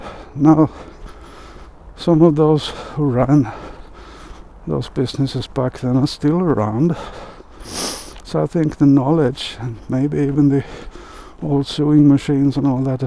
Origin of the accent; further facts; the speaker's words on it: Sweden; English is a second language; like in my hometown area there, Sweden, was the textile industry area where my father, who had a little trouser production company factory, used to drive around and buy cloth from the weavery